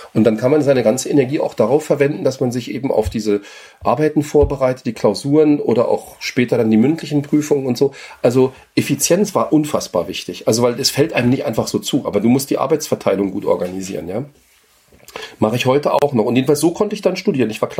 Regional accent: East Berlin, Berlin, Germany; Also ich komme ja aus Ostberlin

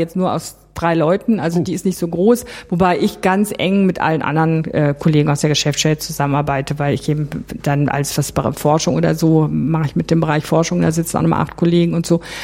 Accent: Bonn, North Rhine-Westphalia, Germany; ich hatte in Bonn studiert, ich war aus Bonn

